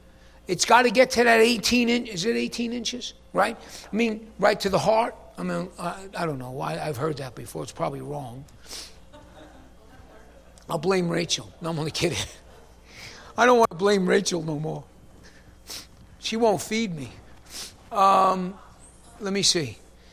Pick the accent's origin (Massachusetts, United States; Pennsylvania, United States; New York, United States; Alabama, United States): New York, United States; I hate to say this because this dude's from my home state. What about Governor Cuomo, ex-Governor Cuomo, if I may? He tried to restrict religious gatherings in New York City.